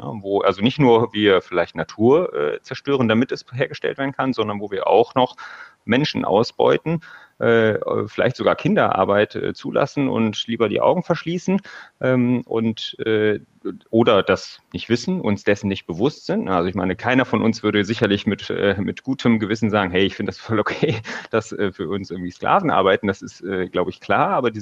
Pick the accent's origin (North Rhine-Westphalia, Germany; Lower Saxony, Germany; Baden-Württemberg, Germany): North Rhine-Westphalia, Germany; ich komme aus der Nähe von Köln